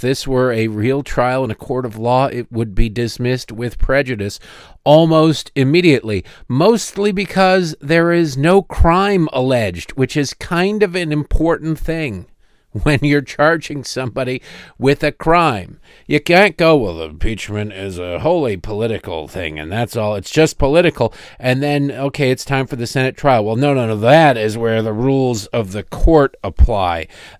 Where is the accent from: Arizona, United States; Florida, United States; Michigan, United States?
Michigan, United States; Detroit; And I grew up in Detroit, and I grew up around some people who did some time